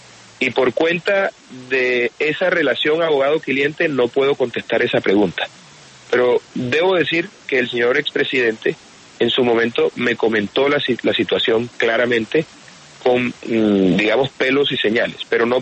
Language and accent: Spanish; Colombia; como colombiano